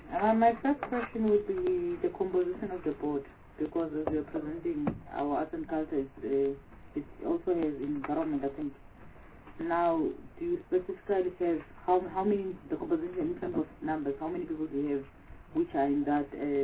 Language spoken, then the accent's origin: English; Gauteng, South Africa; I'm from Gauteng. I have a very serious problem when a large amount goes to Gauteng and the Western Cape, because these areas